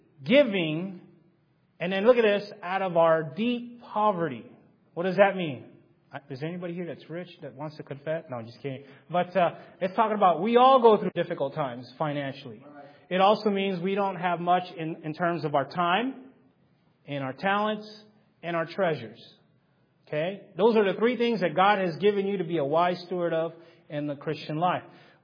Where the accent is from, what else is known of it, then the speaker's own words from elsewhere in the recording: California, United States; Now, I get to park it there for a little bit if I wanted to, being that I'm from California